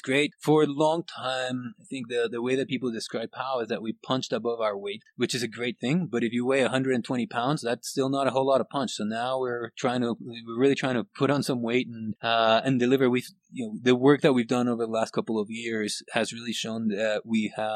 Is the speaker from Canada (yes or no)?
no; Guatemala; I grew up in Guatemala.